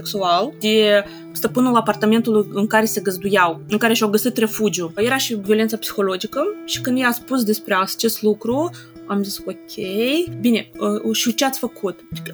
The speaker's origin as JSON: {"language": "Romanian", "country": "Ukraine", "lives_now": "Moldova", "said": "Eu sunt din altă țară, sunt ucraineancă, sunt din altă țară"}